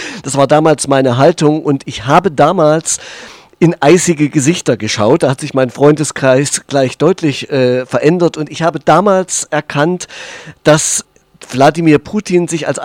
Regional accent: East Germany, Germany; wurde dazu befragt, als Ostdeutscher, was ich da für eine Meinung habe.

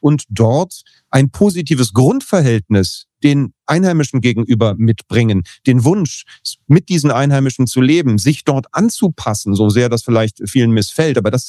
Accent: Berlin, Germany; zumindest als Berliner kann ich das sagen

